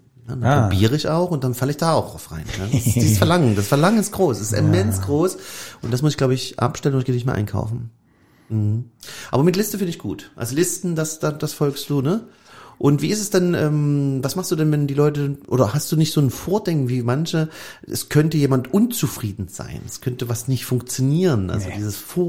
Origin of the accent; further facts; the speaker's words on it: Saxony, Germany; ich komme ja aus Sachsen, ne? Ist Weihnachten was ganz Bedeutendes, ne? Das ist Erzgebirge nicht weit.